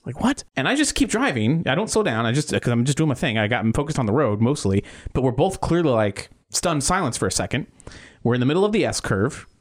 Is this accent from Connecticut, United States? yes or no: no; Titusville, Florida, United States; I grew up in Titusville, Florida.